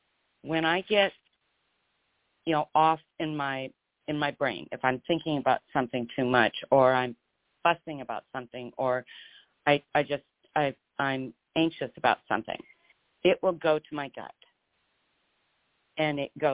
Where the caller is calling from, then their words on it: Lincoln, Nebraska, United States; from Lincoln, Nebraska.